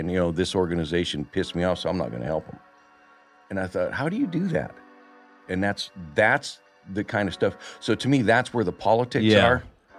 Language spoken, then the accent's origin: English; Hilmar, California, United States; also born or lived in Cody, Wyoming; I say my formative growing up years was in Hillmar.